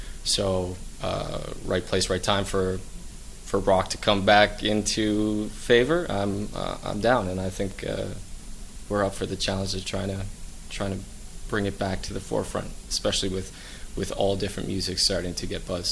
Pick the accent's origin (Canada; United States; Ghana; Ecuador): Canada; Halifax, Nova Scotia; moved away; I'm originally from Halifax, so I had a prior band out there with a longtime songwriting friend of mine